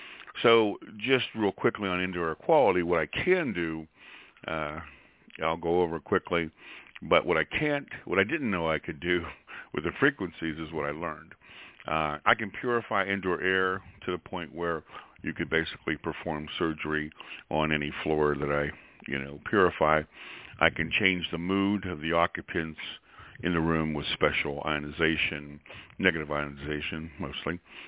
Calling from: Ohio, United States; I'm calling from Ohio.

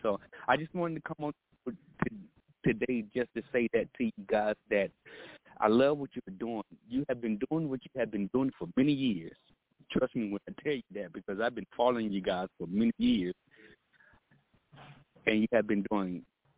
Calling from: Killeen, Texas, United States; I'm calling from Texas, out here in Killeen.

